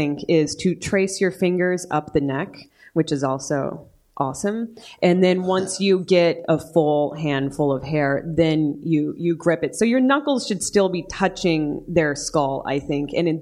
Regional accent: Los Angeles, California, United States; And then, I'm from Los Angeles, but for a short period of time, I went to Indiana. It's a long story.

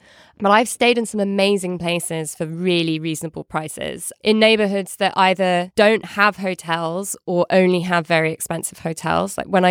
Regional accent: United Kingdom; So as a Brit abroad, I can confirm that.

